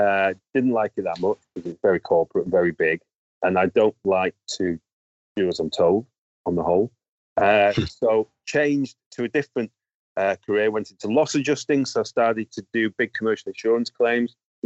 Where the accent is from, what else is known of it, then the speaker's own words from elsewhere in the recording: Manchester, North West England, United Kingdom; born there; But I was born in Manchester, in just East Manchester, and for those up there in the north, between in a place called Gorton. And I was born into a quite a strict evangelical Christian family.